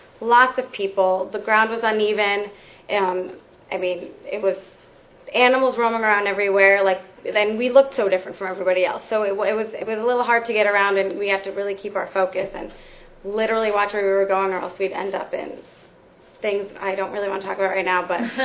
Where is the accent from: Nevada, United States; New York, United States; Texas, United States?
New York, United States; also born or lived in Boston; I'm from New York, I lived in Boston